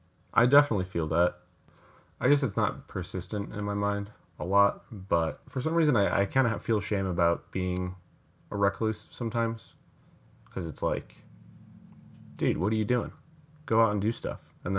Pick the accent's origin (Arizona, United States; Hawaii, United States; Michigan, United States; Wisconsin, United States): Michigan, United States; I grew up here. Well, not in Lansing, but I grew up in Michigan.